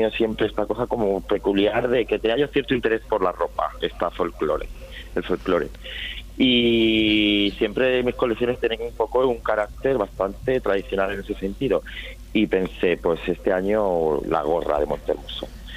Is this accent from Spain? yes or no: yes; Almaraz, Extremadura, Spain; soy de Almaraz, pero mi madre es de Coria y he pasado siempre y estudié en el Conservatorio de Plasencia